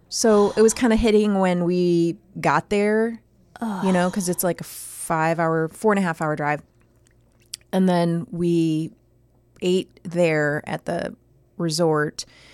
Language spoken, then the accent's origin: English; United States; I'm American, damn it.